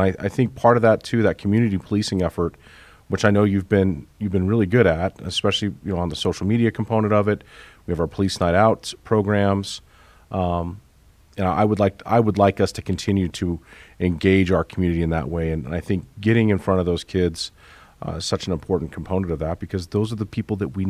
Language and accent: English; Denver, Colorado, United States; As a kid growing up in Denver, I had a very favorable view of police officers.